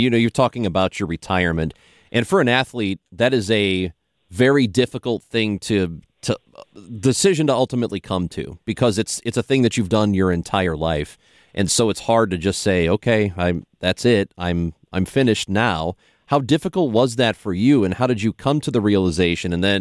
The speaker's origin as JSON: {"language": "English", "town": "Granite City", "region": "Illinois", "country": "United States", "tie": "born or raised there", "said": "And I grew up in Granite City, just across the river"}